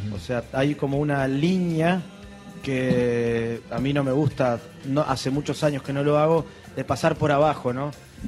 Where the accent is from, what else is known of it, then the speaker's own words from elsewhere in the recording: Uruguay; yo hacía muchos años que no vivía en Uruguay. Soy felizmente uruguayo, pero hacía muchos años que no vivía